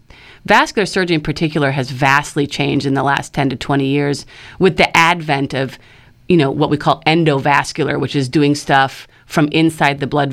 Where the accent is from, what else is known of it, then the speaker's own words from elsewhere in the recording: Illinois, United States; So I did all my training, and I grew up in Illinois.